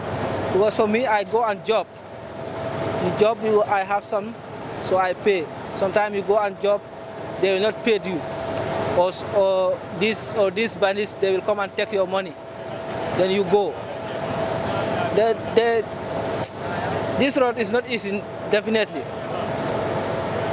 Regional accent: Gambia; I'm from Gambia.

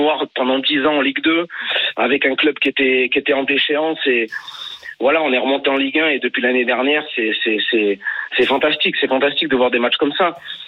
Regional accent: Cannes, Provence-Alpes-Côte d'Azur, France; On est originaire du Nord, donc. Mais je suis né à Cannes. Voilà. Je suis du Sud.

